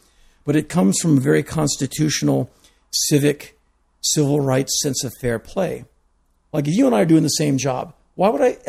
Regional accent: Washington, District of Columbia, United States; I was raised in Washington, D.C. by a mother who worked for Joseph Califano under Johnson.

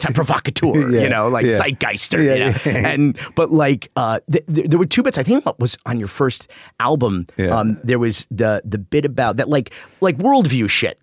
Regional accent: Fort Myers, Florida, United States; born there; So I was born in Fort Myers, Florida in Lee Memorial Hospital in Lee County

